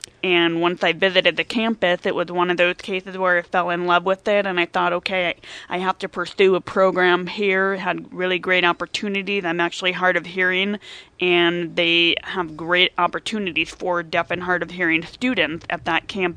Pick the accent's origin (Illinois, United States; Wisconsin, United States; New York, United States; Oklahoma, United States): New York, United States; Albany; I was born and raised in Albany, so not too far from here, and returned to my native and home state.